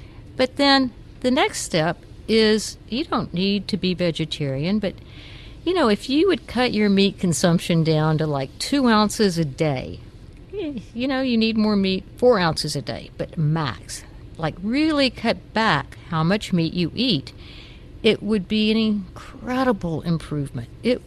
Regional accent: the South, United States; Now, I got to tell you, I grew up in the South. I love lamb.

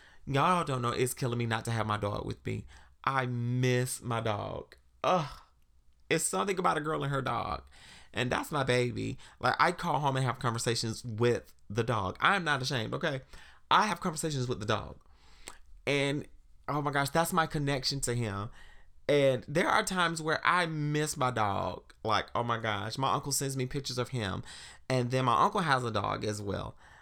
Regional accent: South Carolina, United States; it reminds me of growing up in South Carolina and trimming the tree at my grandmother's house

